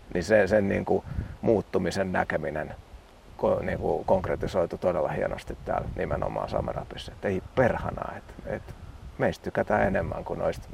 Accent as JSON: {"language": "Finnish", "town": "Lahti", "region": "Päijänne Tavastia", "country": "Finland", "tie": "born or raised there", "said": "se oli sitten vielä vanhoilla kotikulmilla"}